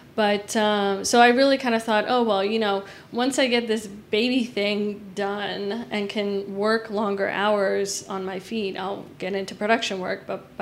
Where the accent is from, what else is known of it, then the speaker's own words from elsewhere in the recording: Washington, District of Columbia, United States; realized that my hometown, D.C., was a fairly large production city